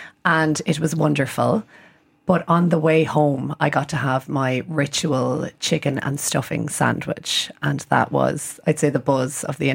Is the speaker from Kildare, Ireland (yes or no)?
no; County Laois, Ireland; I'm from Laois